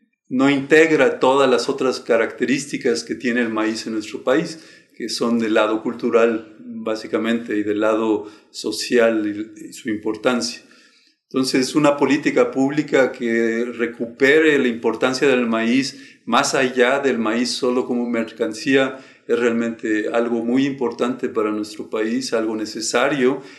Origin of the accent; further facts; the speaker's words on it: Mexico; un objeto cultural que nos identifica como mexicanos